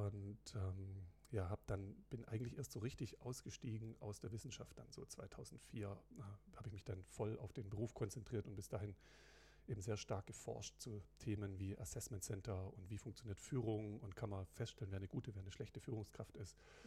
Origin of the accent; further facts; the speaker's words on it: Stuttgart, Baden-Württemberg, Germany; Ich bin aus Stuttgart, bin 45 Jahre alt